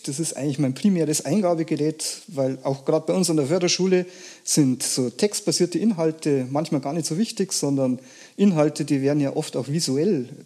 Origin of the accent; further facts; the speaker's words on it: Rosenheim, Bavaria, Germany; Ja, ich komme aus Rosenheim. Das ist im Chiemgau, im schönen Bayern.